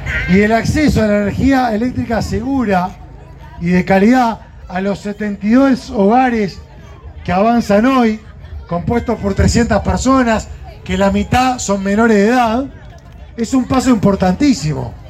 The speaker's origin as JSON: {"language": "Spanish", "country": "Uruguay", "said": "Y yo también como uruguayo lo destaco."}